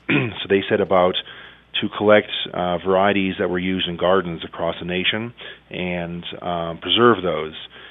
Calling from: New Mexico, United States; I'm calling from New Mexico.

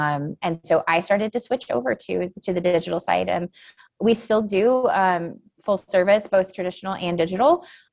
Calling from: Denver, Colorado, United States; Just outside of Denver, Colorado, where it is currently snowing.

